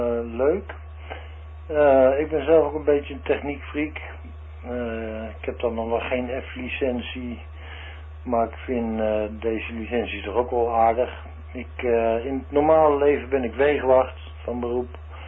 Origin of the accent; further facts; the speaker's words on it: Utrecht, Netherlands; moved away as an adult; En ik ben ook een Utrechter, ik kom uit Utrecht, maar ik vond jullie provincie zo mooi. Ik denk nou, dan moet je ook maar eens een keer de stap nemen om mezelf hier in Friesland te gaan vestigen.